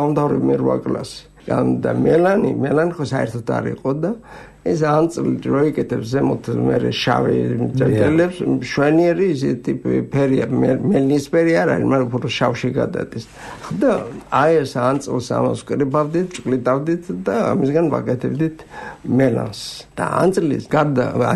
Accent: Norio, Samegrelo-Zemo Svaneti, Georgia; სოფელში მე სადაც დავიბადე ეს არის აბაშის რაიონის სოფელი ნორიო. სკოლაში რო წავედი, სკოლა იყო 4-5 კილომეტრზე ფეხით უნდა

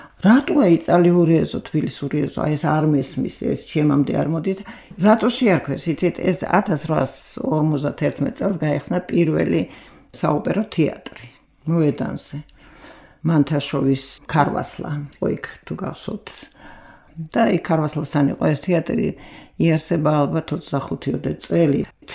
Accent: Tbilisi, Georgia; თბილისში დავიბადე მე, თბილისში გავიზარდე და ვცდილობ თბილისს არ გავცდე.

